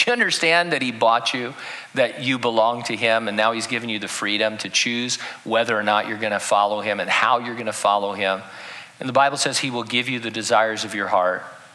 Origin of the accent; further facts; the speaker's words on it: United States; So I'm an American, and I like California even.